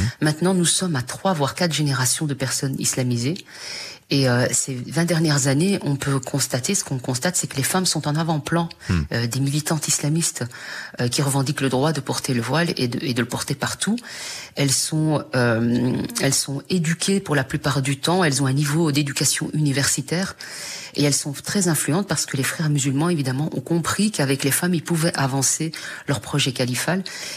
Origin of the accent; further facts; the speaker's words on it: Brussels, Belgium; d'une famille de musulmane. Et je suis née de 8 enfants. Donc, évidemment, j'ai grandi à Bruxelles dans un quartier qu'on appelle les quartiers assez sensibles, juste à côté de Molenbeek.